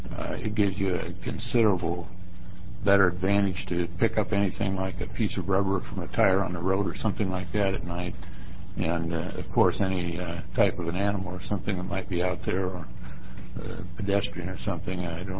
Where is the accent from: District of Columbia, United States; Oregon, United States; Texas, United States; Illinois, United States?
Oregon, United States; from Senate District 1 down in the southern part of Oregon.